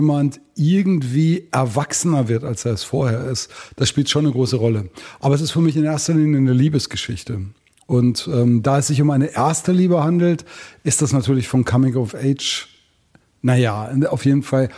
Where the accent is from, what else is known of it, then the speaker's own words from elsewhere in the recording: Telgte, North Rhine-Westphalia, Germany; Ich selber bin Westfale, ich bin in der Nähe von Münster, in der Wallfahrtsstadt Techte groß geworden.